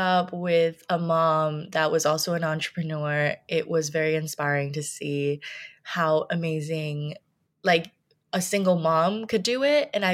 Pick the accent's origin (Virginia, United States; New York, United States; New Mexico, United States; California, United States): New York, United States; Brooklyn; also born or lived in China; I grew up in Brooklyn, so mostly around the Bay Ridge, Park Slope area.